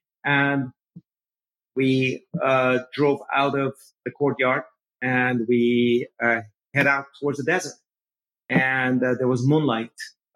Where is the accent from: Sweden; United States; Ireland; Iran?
Iran; English is a second language; So I talk about growing up in Iran. Then I talk about becoming stateless.